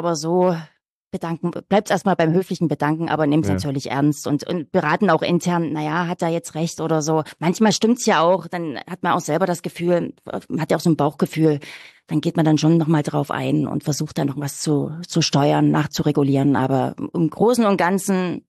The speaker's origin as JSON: {"language": "German", "town": "Plauen", "region": "Saxony", "country": "Germany", "said": "Dann, ich komme selbst aus Plauen, wo unser Sendestudio auch steht."}